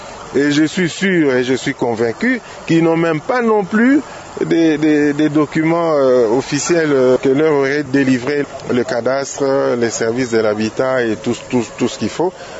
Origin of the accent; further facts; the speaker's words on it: DR Congo; Nous sommes des Congolais, on ne doit pas se taper dessus.